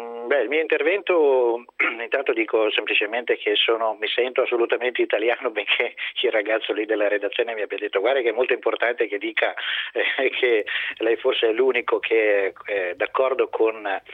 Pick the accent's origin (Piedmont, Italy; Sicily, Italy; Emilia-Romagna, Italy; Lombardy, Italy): Lombardy, Italy; Milan; io onestamente da milanese abito, lavoro a Milano eccetera